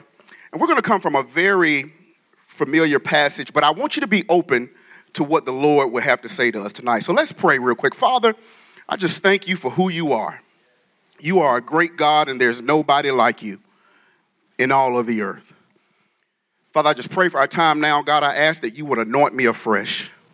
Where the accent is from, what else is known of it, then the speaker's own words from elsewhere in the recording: North Carolina, United States; accent: North Carolina; now in Richmond, United States; Now, I live in Richmond, but I am from North Carolina. Any North Carolinians in here? Hey, there you go. So that accent will come out if you have not heard it.